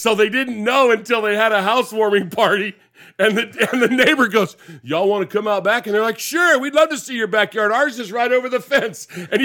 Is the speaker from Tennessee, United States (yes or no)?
no; California, United States; You know, growing up in California in the 60s and the 70s